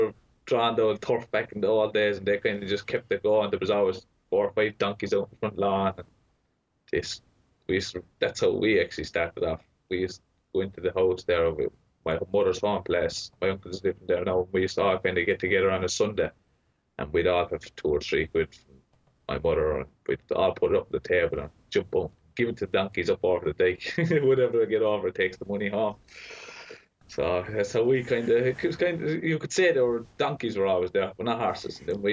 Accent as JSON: {"language": "English", "town": "Killarney", "region": "Munster", "country": "Ireland", "tie": "born or raised there", "said": "And I was leading rider on Killarney as well and got nothing for us. No prize, no. My hometown, I thought they'd have a big trophy or something for me."}